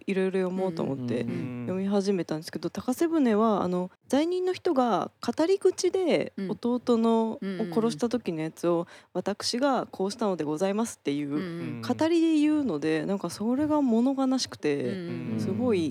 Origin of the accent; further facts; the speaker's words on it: Shimane, Japan; 私島根出身なんですけど、島根県の津和野市っていうところにあるんですけど、そこが結構家から車で頑張って行けば行けるところにあったので